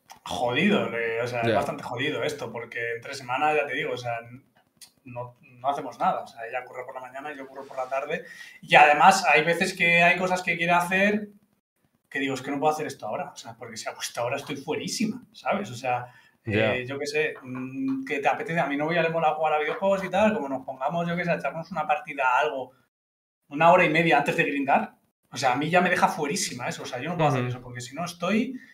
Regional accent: Menorca, Balearic Islands, Spain; del mar, a lo mejor es eso, el sonido del mar, como soy de Menorca, ¿sabes?

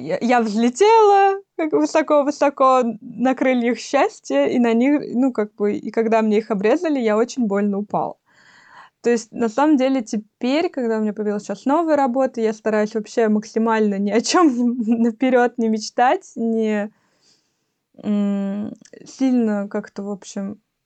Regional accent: Russia; я не была там какой-то новенькой в плане того, что я из России.

